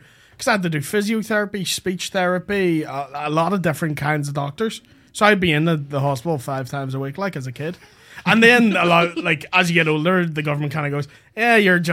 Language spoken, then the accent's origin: English; Belfast, Northern Ireland, United Kingdom; He was from Liverpool, I was from Belfast.